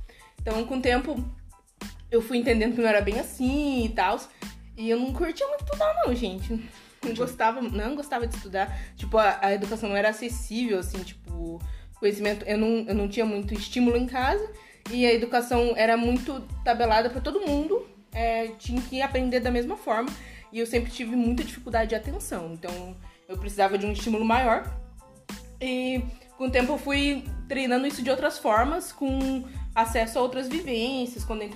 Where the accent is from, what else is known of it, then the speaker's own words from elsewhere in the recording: Cascavel, Paraná, Brazil; Eu nasci e fui criada aqui na cidade de Cascavel. Poucas vezes eu saí daqui, então a minha experiência de criação e de vivências é baseada aqui na cidade mesmo, né? Eu sou a segunda filha de 7 filhos, de uma mãe negra